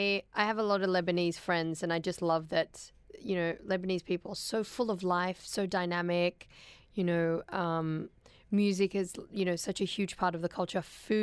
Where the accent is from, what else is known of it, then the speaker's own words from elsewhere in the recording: Afghanistan; I'm from Afghanistan